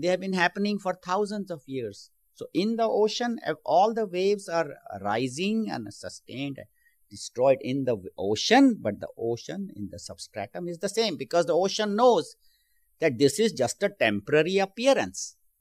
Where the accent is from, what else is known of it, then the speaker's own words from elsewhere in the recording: India; now in Bakersfield, United States; I entered my mother's womb and then I was born, and then I grew up in India, and then somehow my vastness must have brought me to the United States.